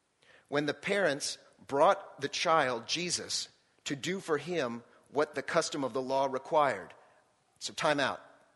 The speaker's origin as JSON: {"language": "English", "town": "Pensacola", "region": "Florida", "country": "United States", "tie": "born or raised there", "said": "I used to walk around my neighborhood where I grew up back in Pensacola with my mom at Christmas time."}